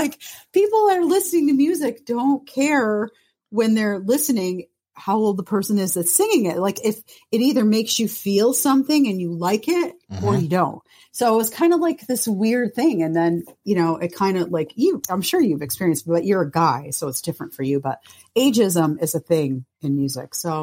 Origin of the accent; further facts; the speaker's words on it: Greece; Remember, I'm Greek. I talk a lot.